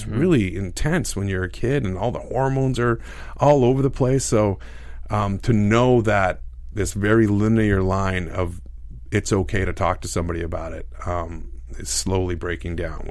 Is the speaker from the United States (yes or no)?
no; Winnipeg, Manitoba, Canada; it's dealing with my hometown in Winnipeg